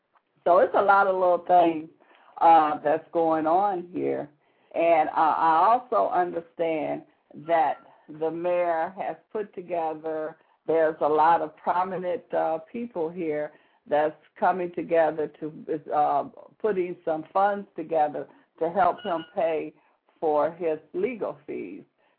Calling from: Detroit, Michigan, United States; I'm calling from Detroit, Michigan

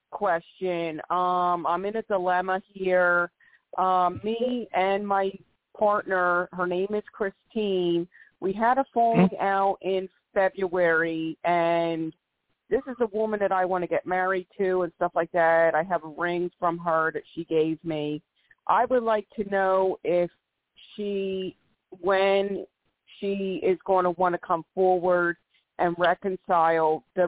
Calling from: Philadelphia, Pennsylvania, United States; Philadelphia, PA.

